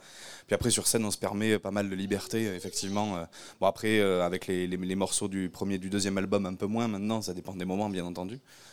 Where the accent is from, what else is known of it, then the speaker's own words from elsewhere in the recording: Occitanie, France; On est des Hautes-Pyrénées à la base